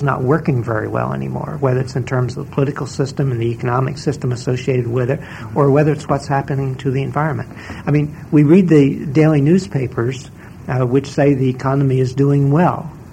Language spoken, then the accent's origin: English; United States; As an American, it's becoming embarrassing.